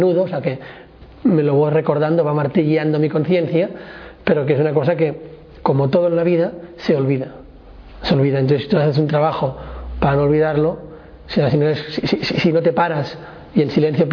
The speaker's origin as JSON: {"language": "Spanish", "town": "Barcelona", "region": "Catalonia", "country": "Spain", "said": "tengo 23 años, soy de Barcelona, he estudiado periodismo"}